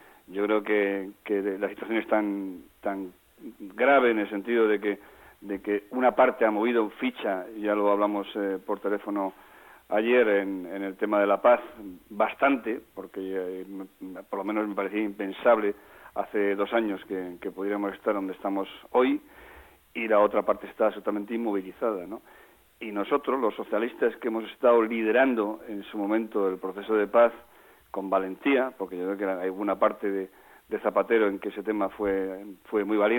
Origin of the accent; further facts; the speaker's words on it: Spain; Yo me considero socialista y me considero español.